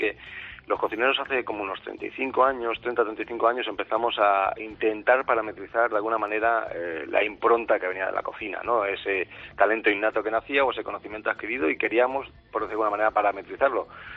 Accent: Denia, Valencian Community, Spain; lo más importante para mí es sentir el cariño de mi sector, de mi pueblo y de la gente, al fin y al cabo, que es feliz en las dos, tres, cuatro horas que decide pasar con nosotros aquí en Denia, ¿no?

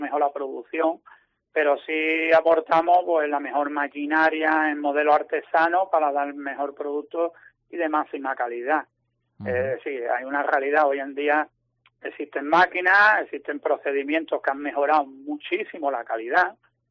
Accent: Málaga, Andalusia, Spain; La familia y todos nosotros somos malagueños y concretamente del centro, vaya.

